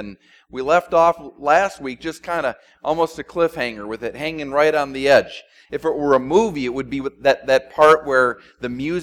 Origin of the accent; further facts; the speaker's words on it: Midwest, United States; Growing up in the Midwest, we had the man hug.